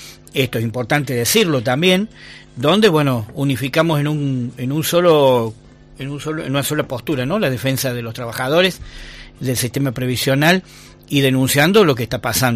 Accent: Río Tercero, Córdoba, Argentina; aquellos que somos de Río Tercero recordamos a un Río Tercero casi fantasma

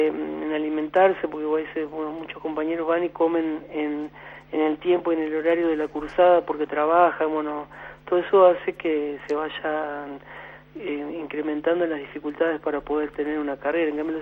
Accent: Santa Fe, Argentina; yo soy de Santa Fe, trabajo en Buenos Aires

